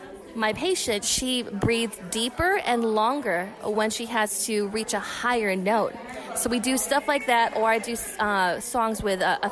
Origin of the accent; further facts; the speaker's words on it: Las Vegas, Nevada, United States; born there; I think my mom gave it to me because I was born in Vegas.